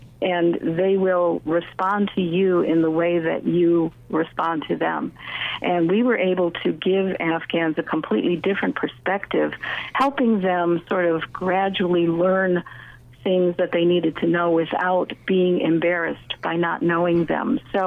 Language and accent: English; United States; they didn't look at me as a woman, often even not as an American